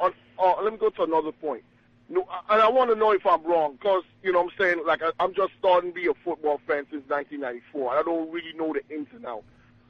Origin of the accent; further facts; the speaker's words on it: St. Thomas, U.S. Virgin Islands; accent: island; now in Delaware, United States; I'm calling from Delaware. You hear my island accent. I'm from the Virgin Islands.